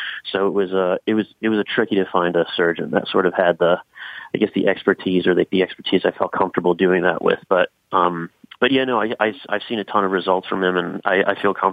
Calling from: Connecticut, United States; from Connecticut.

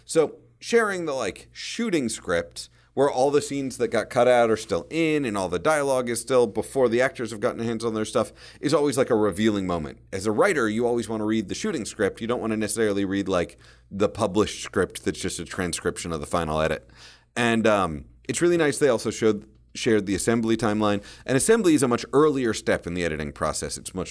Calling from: Maine, United States; I'm coming from Maine, which is why it might sound different than normal

